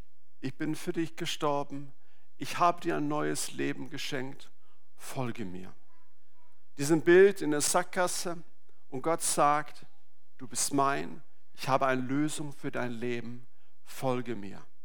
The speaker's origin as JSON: {"language": "German", "country": "Sweden", "said": "Deswegen bin ich heute hier und nicht in Schweden. Bin ursprünglich aus Schweden."}